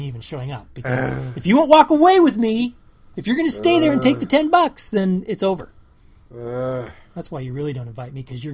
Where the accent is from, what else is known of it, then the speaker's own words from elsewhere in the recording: Des Moines, Iowa, United States; born there; I was born in Des Moines, Iowa. Therefore, I'm a U.S. citizen.